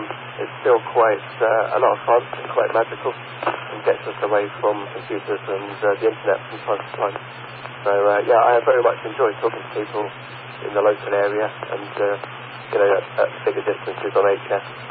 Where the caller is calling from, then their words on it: West Orange, New Jersey, United States; I'm in West Orange.